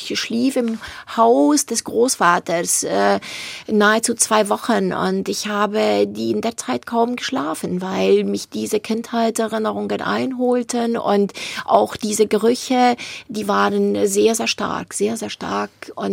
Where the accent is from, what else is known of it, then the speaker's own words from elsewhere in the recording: Transylvania, Romania; German is a second language; now in Germany; Also in Rumänien, wo ich groß geworden bin, haben Häuser sehr, sehr, sehr häufig Dielenboden.